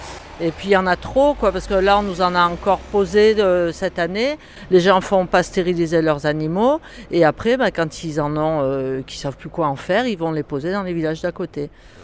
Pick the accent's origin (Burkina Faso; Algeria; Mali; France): France; Châtillon; born there; Je suis née à Châtillon, je suis partie, je suis revenue, mais là maintenant ça fait bientôt 31 ans ouais, que je suis là